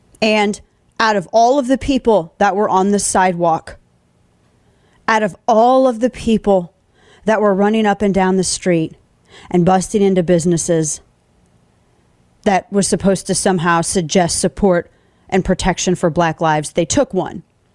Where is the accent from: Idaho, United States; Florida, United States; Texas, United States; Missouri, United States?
Missouri, United States; St. Louis; And you've never been to my hometown, because that, first off, that was not North St. Louis where that is.